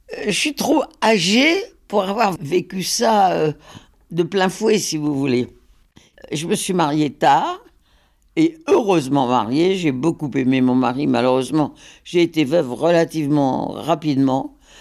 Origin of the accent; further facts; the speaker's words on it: Hauts-de-France, France; Parce que en 40, nous avons quitté le Nord pour aller dans le Midi parce que nous étions des réfugiés. Bon, on n'est pas resté très longtemps parce que on a été occupé tout de suite. On est remonté dans le Nord. Notre maison n'était pas détruite.